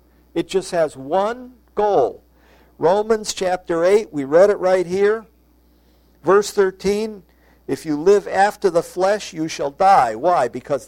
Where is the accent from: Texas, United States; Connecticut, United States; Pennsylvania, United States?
Connecticut, United States; Waterbury; I'm from Waterbury.